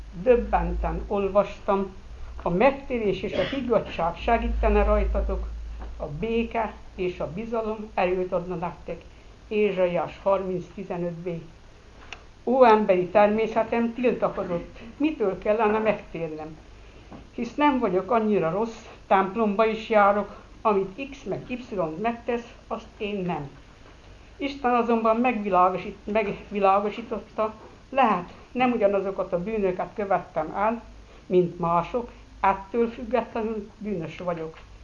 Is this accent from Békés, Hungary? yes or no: no; Somogy, Hungary; now in Magyaralmás, Hungary; Magamról annyit, hogy nem magyaralmási jöttem, de nem magyaralmási benszülöttek vagyunk. Somogyból költöztünk oda. 33 esztendeje most már immár